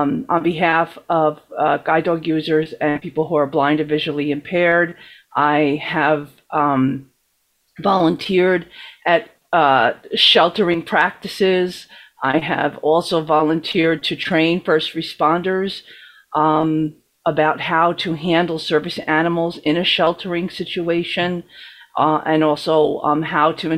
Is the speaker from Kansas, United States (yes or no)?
no; New Rochelle, New York, United States; I'm from New Rochelle, New York.